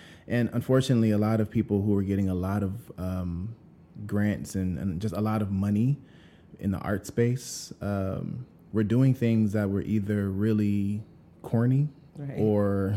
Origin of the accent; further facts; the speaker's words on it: Georgia, United States; You know, I'm from Georgia, and, you know, Black folks and white folks alike are raised together, right?